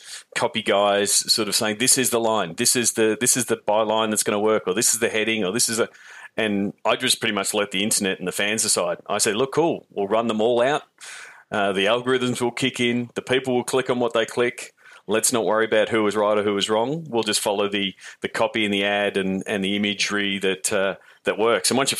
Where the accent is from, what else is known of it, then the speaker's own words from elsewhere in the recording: Melbourne, Victoria, Australia; I come from Melbourne